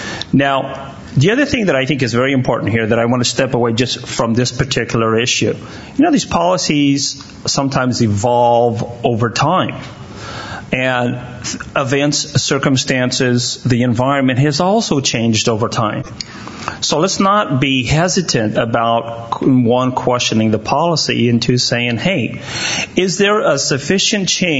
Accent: Gustine, California, United States; being that I'm from Gustine, you know, let's face it, Harvard and Yale were not in my mind.

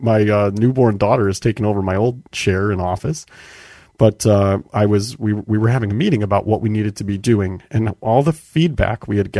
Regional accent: Chicago, Illinois, United States; I am from Chicago, and I am in Chicago.

